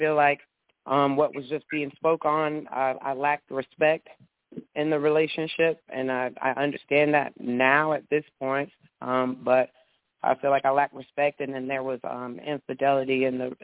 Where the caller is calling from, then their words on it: Columbia, South Carolina, United States; Good evening. … from South Carolina.